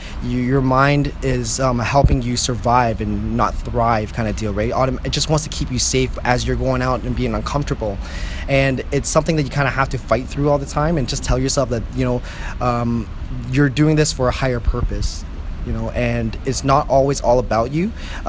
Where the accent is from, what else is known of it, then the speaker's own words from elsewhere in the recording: Canada; like I'm Canadian through and through, and I love my cheeseburgers and chicken wings, and that's, you know, we're raised on bacon maple syrup here.